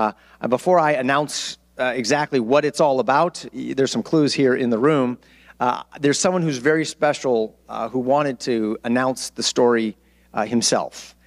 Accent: Hollywood, California, United States; I'm from Hollywood, the land of make-believe.

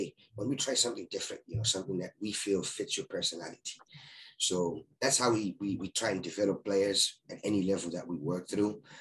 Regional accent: Zimbabwe; now in United States; Right now, I'm in Florida in the US. I'm originally from Zimbabwe. I've been doing most of my coaching really in the US since 2008, 2009. Been in Florida since 2011

